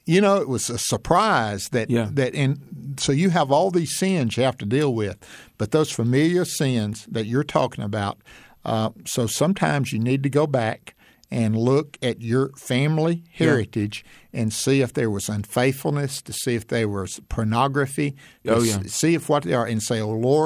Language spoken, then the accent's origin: English; Mississippi, United States; I was raised in Mississippi here, not far from our headquarters.